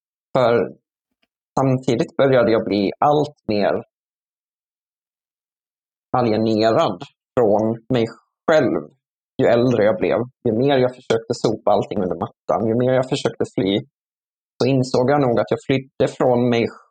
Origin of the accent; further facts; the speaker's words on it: Borås, Västra Götaland County, Sweden; also born or lived in Åtvidaberg; så flyttade jag till Åtvidaberg. Jag är uppvuxen i Borås.